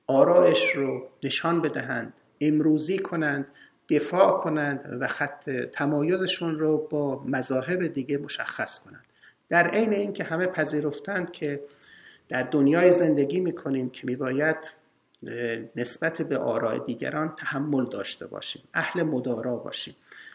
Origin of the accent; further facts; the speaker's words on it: Iran; اولین چیزی که از آدم سوال میکنن خب اهل کجا هستی؟ بلافاصله تو میگی ایرانی هستم،